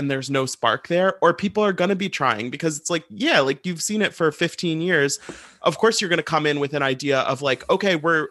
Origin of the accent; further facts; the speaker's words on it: St. Louis, Missouri, United States; It actually is funny because I remember growing up in St. Louis, Jim Edmonds was a huge deal.